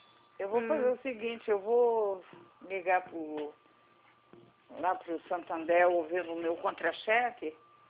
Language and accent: Portuguese; Rio de Janeiro, Brazil; Sou do Rio.